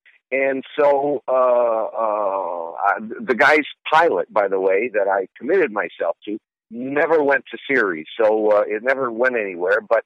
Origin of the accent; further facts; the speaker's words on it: Rochester, New York, United States; I'm from Rochester, and I was a trustee of the Eastman Museum at the time, and I still am.